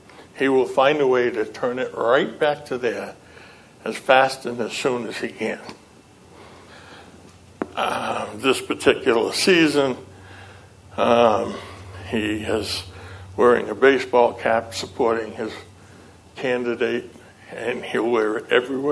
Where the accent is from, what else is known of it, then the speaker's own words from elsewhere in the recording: West Upton, Massachusetts, United States; And that's when I met Rick, because he was from Upton. I was from West Upton, much better place.